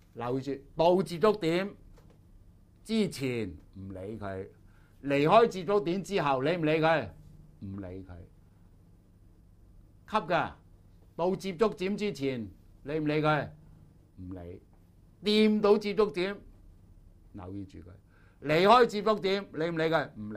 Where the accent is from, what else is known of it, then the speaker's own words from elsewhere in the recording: China; 如果揾唔到人中上面一點咧，我哋亞洲我哋中國人咧，多數都揾到人中呢一點嘅。